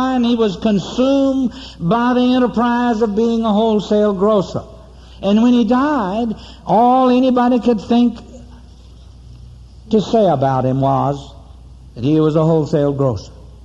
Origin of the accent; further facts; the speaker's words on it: South Carolina, United States; the rural area where I was born and reared in South Carolina